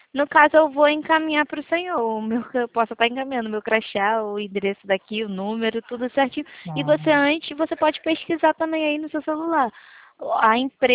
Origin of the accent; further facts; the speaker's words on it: Rio de Janeiro, Brazil; Ah, não, eu sou do Rio de Janeiro.